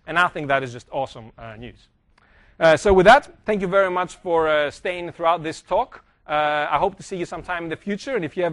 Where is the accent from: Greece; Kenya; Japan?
Greece; accent: Greek; English is a second language; I had to do that because my accent comes from Greece. That's where I come from.